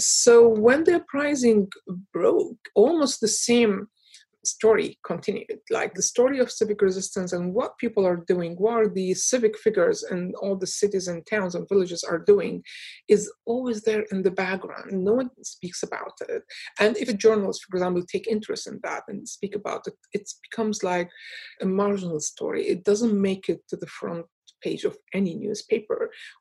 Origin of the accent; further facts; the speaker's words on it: Syria; I grew up in Syria, I went to Syrian schools.